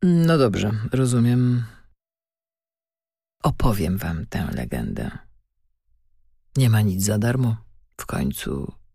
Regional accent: Poznań, Greater Poland Voivodeship, Poland; a my, poznaniacy, nie musimy ponownie oglądać trykających się koziołków.

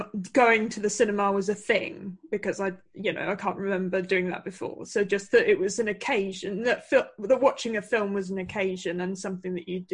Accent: Bristol, South West England, United Kingdom; Well, I mean, I'm from Bristol, so we do have cinemas.

